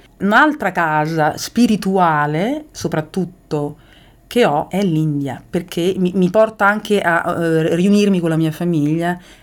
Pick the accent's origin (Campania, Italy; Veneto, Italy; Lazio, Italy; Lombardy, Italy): Lazio, Italy; Rome; born there; sono nata a Roma.